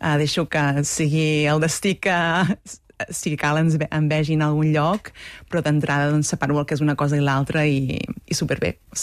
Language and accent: Catalan; Girona, Catalonia, Spain; Jo soc de Girona